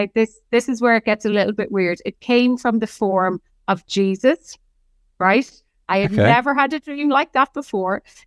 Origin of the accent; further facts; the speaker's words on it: Ireland; So like, I'm Irish. We drink, right? The majority of people drink. We're internationally renowned for drinking.